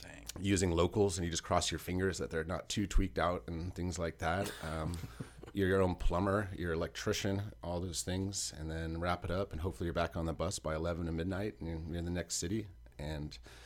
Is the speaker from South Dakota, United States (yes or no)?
no; Sacramento, California, United States; I just liked it because I grew up in the Sacramento area, and it reminded me of that, kind of a big small town.